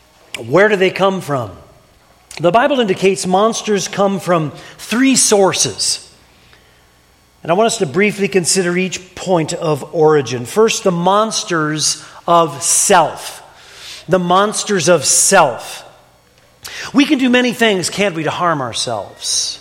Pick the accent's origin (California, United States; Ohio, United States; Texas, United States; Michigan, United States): Ohio, United States; The neighbors who live behind me growing up in Ohio always seemed to be living above their means.